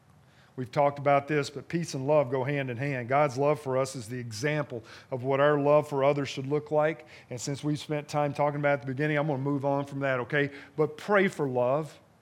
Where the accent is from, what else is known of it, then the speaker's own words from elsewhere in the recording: the South, United States; I grew up in the South